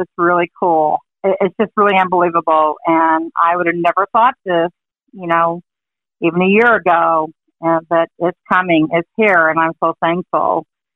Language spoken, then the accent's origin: English; Illinois, United States; And we'd go visit her in Arkansas, and we're from Illinois